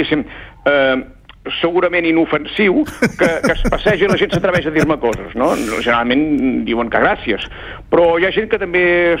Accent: Girona, Catalonia, Spain; also born or lived in Palafrugell / Llafranc; Jo soc de Girona, tot i que havia viscut també a Palafrugell, a Llafranc, als anys 80, quan vaig començar a treballar de mestre.

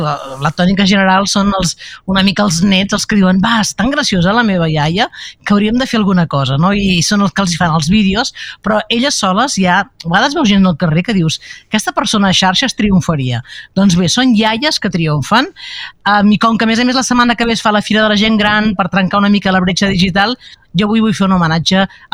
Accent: Matadepera, Catalonia, Spain; born there; Jo sóc nascuda d'allà, no és que vagi a fer diners i vagi anar a viure allà, jo ja vaig néixer a Matadepera.

